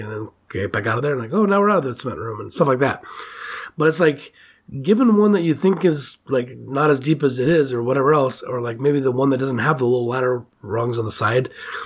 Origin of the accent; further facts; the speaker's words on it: Prescott, Arizona, United States; when I was growing up in Prescott, there was these areas where they're doing, like, a lot of construction